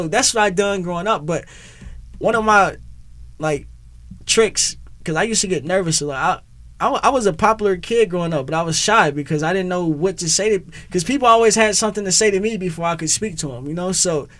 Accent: Indianapolis, Indiana, United States; The last stop on the tour is my hometown, Indianapolis, Indiana, August 16th.

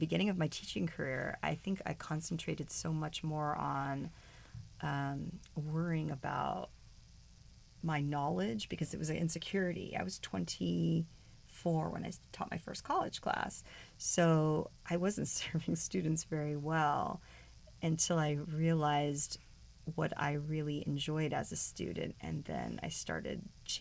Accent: Canoga Park, California, United States; I grew up in Canoga Park, and close by, it just felt like home to me here.

